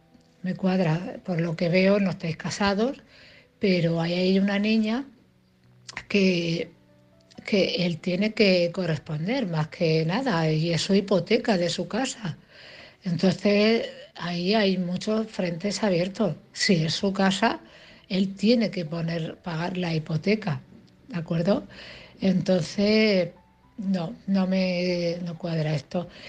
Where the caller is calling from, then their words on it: Cartagena, Region of Murcia, Spain; de Cartagena.